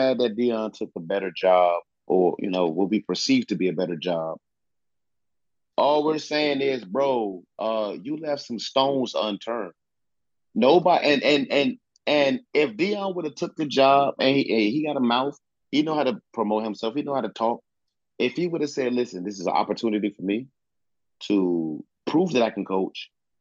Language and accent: English; Virginia, United States; Like I say, I live in the hub of HBCUs. I'm from Southeast Virginia. That's where the black people in Southeast Virginia go to school.